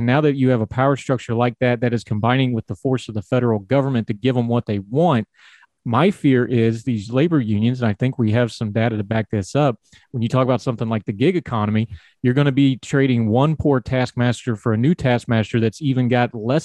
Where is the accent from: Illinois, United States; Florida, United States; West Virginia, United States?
West Virginia, United States; I'm from West Virginia.